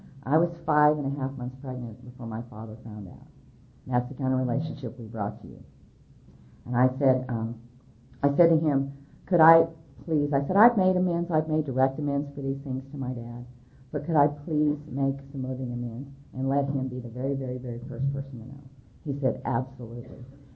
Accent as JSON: {"language": "English", "region": "California", "country": "United States", "said": "I'm an illegitimate child. I'm from California."}